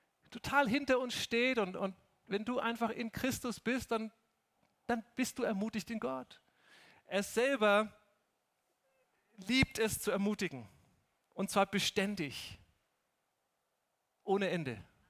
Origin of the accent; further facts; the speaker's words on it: Germany; Und ich war völlig baff, ich war völlig weg, völliger Kulturschock als Deutscher, dass sowas möglich ist in New York City.